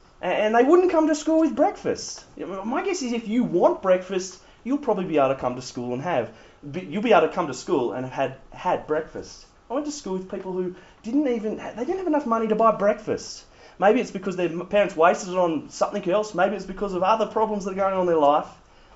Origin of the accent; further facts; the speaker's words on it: Wyong, New South Wales, Australia; No one really wants to stop in Wyong. I grew up in Wyong.